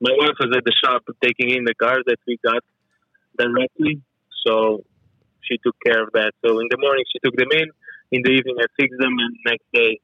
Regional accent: Slovenia; So I'm from Slovenia, Europe.

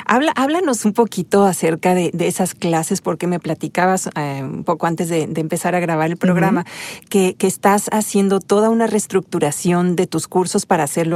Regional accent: Mexico; moved away; cuando llegué de México, no me pasaba por la mente poder hacer algo así

